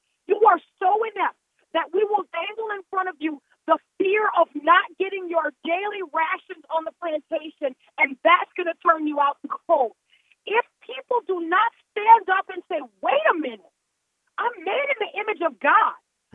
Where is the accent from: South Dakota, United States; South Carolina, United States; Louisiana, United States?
Louisiana, United States; New Orleans; You know, I said, I'm from New Orleans.